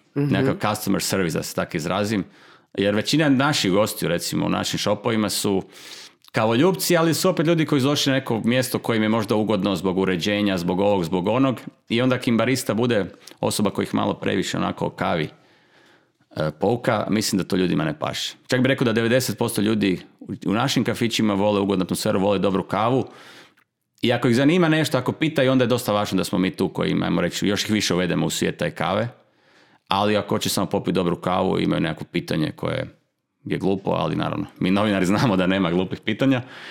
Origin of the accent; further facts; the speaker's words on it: Zagreb, City of Zagreb, Croatia; rođen sam u Zagrebu, živim u Zagrebu, volim Zagreb